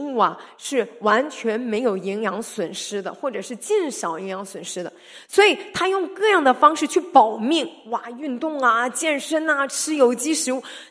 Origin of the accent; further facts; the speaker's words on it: China; 或者我们中国人说呸呸呸